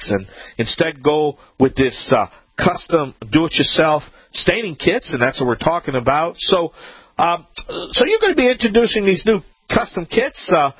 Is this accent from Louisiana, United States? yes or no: yes; Louisiana, United States; and I am the Cajun man from the Bayou Land